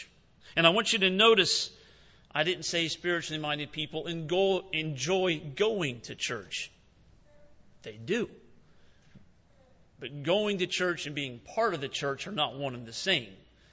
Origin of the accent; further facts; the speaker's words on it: South Carolina, United States; now in Washington, United States; I would say, "I live in Washington, but I am from South Carolina. I'm not a citizen of that state, but that is where I'm fixated on as far as earthly things are considered.